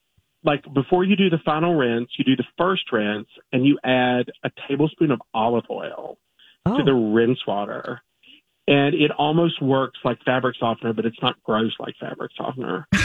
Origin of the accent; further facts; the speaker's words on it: Kentucky, United States; I mean, I'm from Kentucky. I had to make a mint julep.